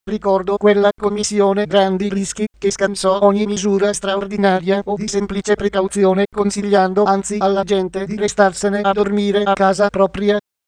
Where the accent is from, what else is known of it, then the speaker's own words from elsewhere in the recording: Abruzzo, Italy; e non solo perché sono abruzzese e ho tanti amici e conoscenti che si sono salvati per miracolo.